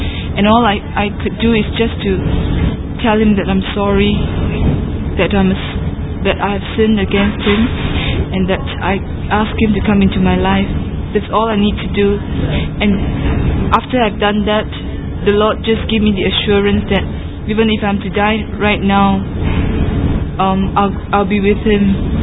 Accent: Singapore; I'm from Singapore. I'm just 25 years old, and I come from a Taoist background.

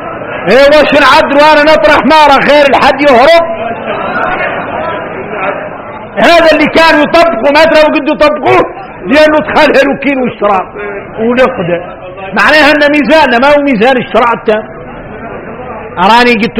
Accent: Mauritania; وهو إحنا موريتاني عندنا شيء في الوقت

